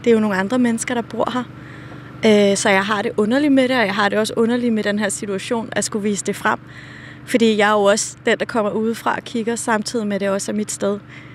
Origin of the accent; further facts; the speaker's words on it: Brøndby, Capital Region of Denmark, Denmark; Jeg voksede op i Dyringparken, der ligger nede for enden.